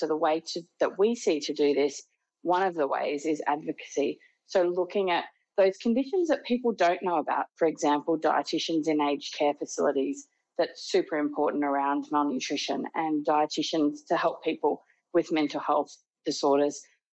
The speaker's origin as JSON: {"language": "English", "town": "Cairns", "region": "Queensland", "country": "Australia", "said": "I am from Cairns, far north Queensland, and as a kid I was really heavily involved in sport"}